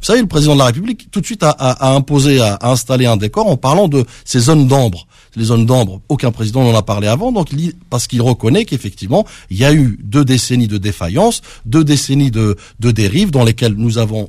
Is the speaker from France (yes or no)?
yes; France; born there; je suis issu de cette immigration. Je suis né en France, hein, je le rappelle.